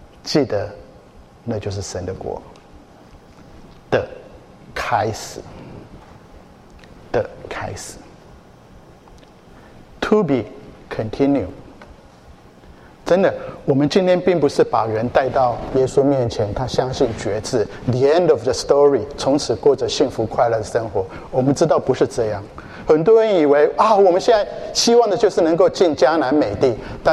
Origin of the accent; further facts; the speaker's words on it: China; 我们中国人说，华人说，人之将去，其言也善。